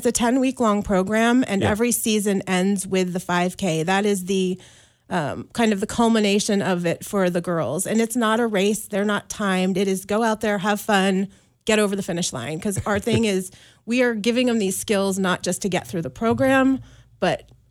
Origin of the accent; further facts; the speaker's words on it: New England, United States; So I grew up in New England and did my fair share of moving around and traveling into my early 30s